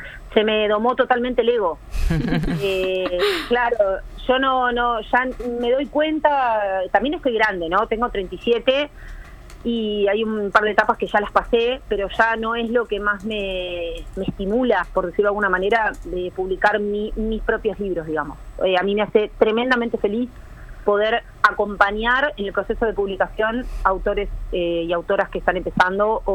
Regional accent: Argentina; now in Uruguay; yo soy argentina, yo vengo de uh-huh. un país... muy grande, con mucha oferta y con mucha, ¿no?

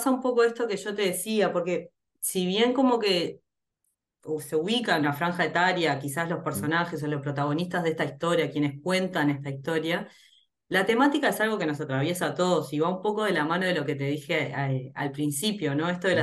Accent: San José de Mayo, San José, Uruguay; nosotros la obra en realidad hicimos dos temporadas acá en San José, somos de San José de Mayo

